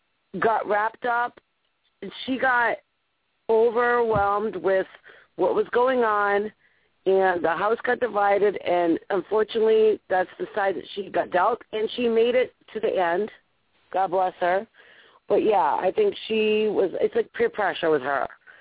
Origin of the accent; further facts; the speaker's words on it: Rhode Island, United States; I'm from Rhode Island. And I speak the way I speak.